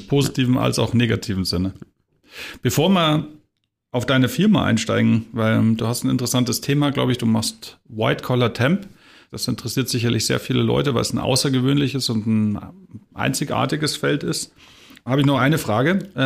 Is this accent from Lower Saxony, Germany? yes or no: no; Bavaria, Germany; Ich komme aus Bayern